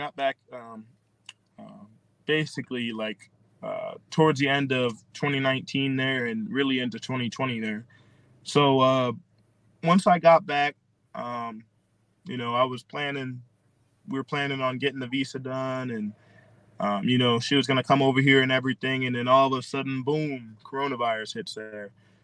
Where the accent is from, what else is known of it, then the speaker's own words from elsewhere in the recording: Philadelphia, Pennsylvania, United States; And I'm like, oh, no, I'm from Pennsylvania. Philadelphia.